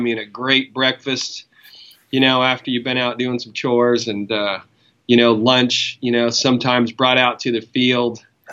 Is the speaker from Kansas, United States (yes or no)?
yes; Wamego, Kansas, United States; Yeah, so I grew up near Manhattan, Kansas, in a town called Womego. And yeah, man, grew up on a farm, farm kid